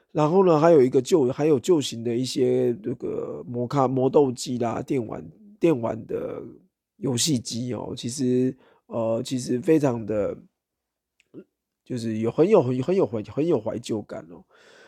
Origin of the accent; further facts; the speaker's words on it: Taiwan; 然后我是从台湾来的